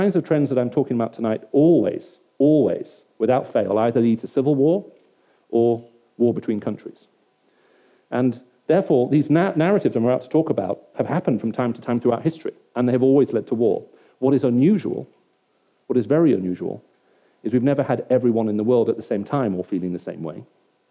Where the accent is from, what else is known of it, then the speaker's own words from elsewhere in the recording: Oxford, South East England, United Kingdom; I was back in my hometown of Oxford